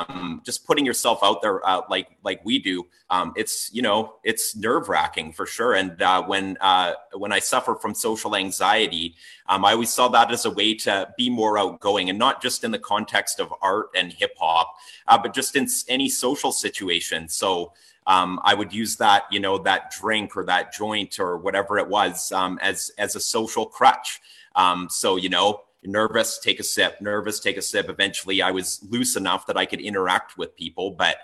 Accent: Comox Valley, British Columbia, Canada; now in Nanaimo, Canada; I'm from the Comox Valley originally, okay. Just over here on Vancouver Island, but currently I'm actually living in Nanaimo in a recovery house.

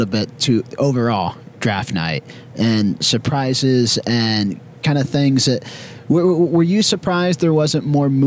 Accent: Midwest, United States; I'm from the Midwest

